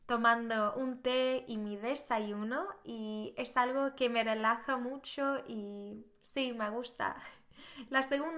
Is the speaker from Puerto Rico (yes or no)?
no; Sweden; Spanish is a second language; now in Spain; soy una sueca y ahora estoy en España donde hago mi intercambio en la universidad